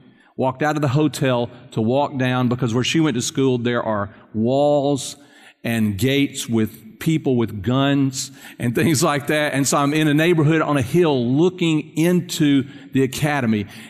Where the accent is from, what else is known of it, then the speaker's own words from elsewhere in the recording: South Carolina, United States; moved away as an adult; now in Texas, United States; when I moved from South Carolina to Texas, and I knew my parents thought he'll probably never move back, and I haven't, you know, I've been here ever since then